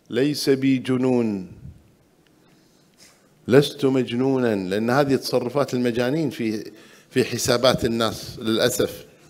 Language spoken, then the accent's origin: Arabic; Kuwait; يحدثني أحدهم يقول هذه حصلت عندنا في الكويت